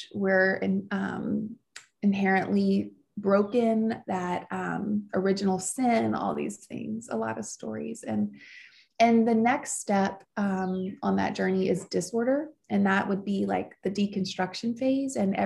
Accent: the South, United States; accent: Southern; I grew up in the South with my accent

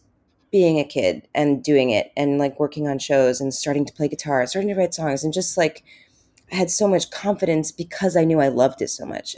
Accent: Utah, United States; It was like weird growing up in Utah and not being Mormon.

